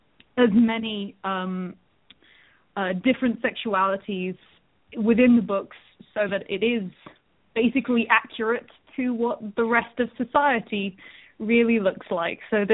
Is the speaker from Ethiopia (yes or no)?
no; England, United Kingdom; I am an English writer.